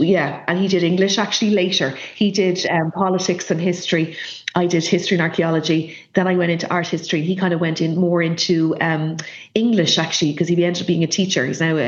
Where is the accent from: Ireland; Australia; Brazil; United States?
Ireland; Swords, Leinster; also born or lived in Gorey; I grew up mostly in Swords. I'm originally from Gorey, but we moved to Swords in Dublin when I was nearly 5, I think. So all my schooling was in North County Dublin and Swords. But my background was very strong, Wexford.